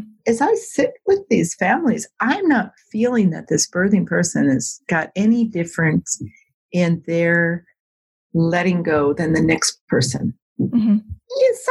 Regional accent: Minnesota, United States; I'm a midwife from the Midwest in the USA and Minnesota. And had a small home birth practice here for several years, many years

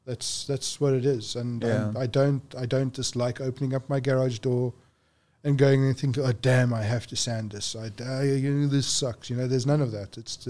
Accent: South Africa; moved away; As a man growing up in South Africa, we are taught that you're a provider and that's the end of it.

